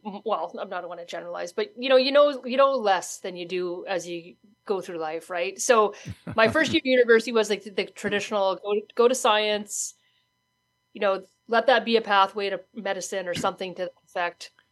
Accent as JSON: {"language": "English", "region": "Manitoba", "country": "Canada", "said": "So, you know, I think, you know, I'm proud of my prairie roots. I'm a British Columbia resident now, but I go back home once a year. But I think the thing with Manitoba is that it's a resilient, tough, scrappy"}